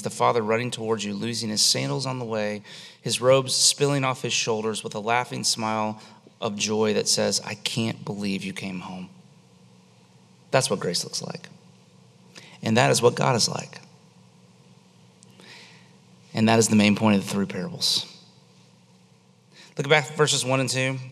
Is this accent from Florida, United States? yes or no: yes; Florida, United States; I grew up on Lake Eloise, you know, and you know, if you're in the water at Lake Eloise, you can maybe see to your knees, but it's pretty murky and gross.